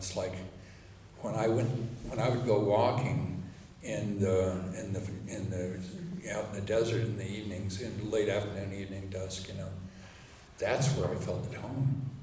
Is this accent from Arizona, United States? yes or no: yes; Tucson, Arizona, United States; now in Denver, United States; Tucson, which is my hometown. It's where I grew up. I'm a native of the Southwest. When I was a kid growing up, especially from about age 10 until high school and went into the service.